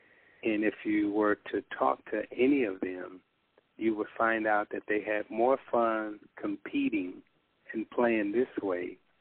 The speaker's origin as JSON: {"language": "English", "town": "Chicago", "region": "Illinois", "country": "United States", "said": "Well, Chicago, you know, I'm from Chicago"}